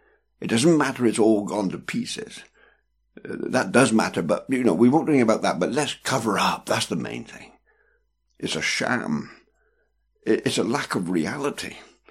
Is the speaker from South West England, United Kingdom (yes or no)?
yes; Bristol, South West England, United Kingdom; now in Bedford, United Kingdom; living at the moment, Bedford. I remember John Bunyan, John Berridge. I come from Kingswood in Bristol.